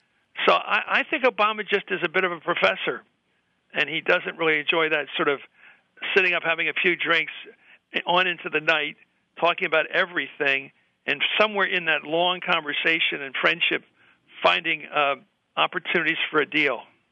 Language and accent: English; Pennsylvania, United States; I think Corbett of my home state is in big trouble.